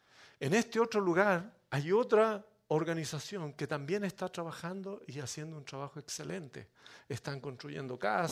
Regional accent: Chile; moved away; also born or lived in Honduras; Yo estuve con mi familia viviendo un par de años, aunque soy originalmente de Chile, vivimos un par de años en Honduras, después del huracán Mitch.

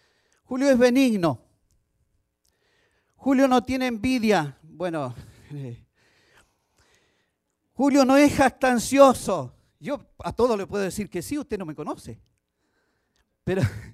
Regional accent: Chile; Fíjese, en mi país, en Chile, yo recuerdo hace años atrás

